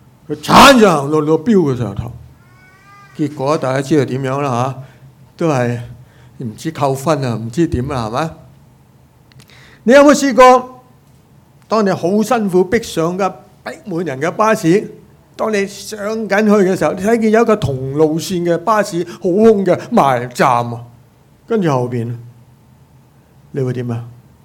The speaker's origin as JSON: {"language": "Cantonese", "country": "Hong Kong", "said": "我们都是香港人，我们要坦白承认"}